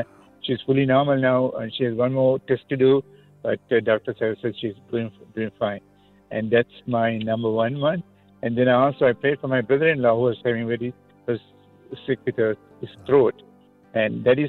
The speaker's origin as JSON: {"language": "English", "country": "Sri Lanka", "said": "I come from Sri Lanka."}